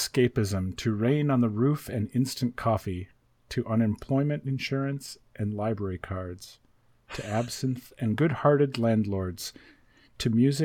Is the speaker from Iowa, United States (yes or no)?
yes; Iowa, United States; I'm from Iowa also.